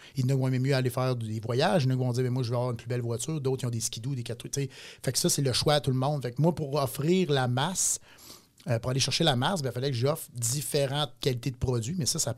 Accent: Beauport, Quebec, Canada; moi, je suis de Beauport. J'ai dit, je vais m'ouvrir à Beauport. Je suis de la place.

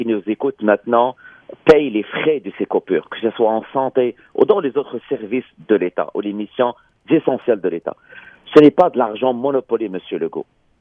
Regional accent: Quebec, Canada; en tant que Québécois

